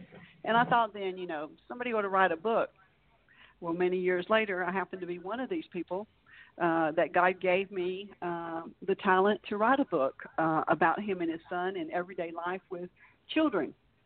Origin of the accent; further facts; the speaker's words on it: Alabama, United States; I grew up in Alabama, and sometimes we talk and write the same way.